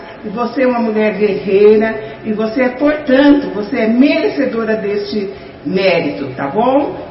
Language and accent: Portuguese; Garça, São Paulo, Brazil; aparecerei aí na minha cidade natal, que é a cidade de Garça, no qual eu tanto amo.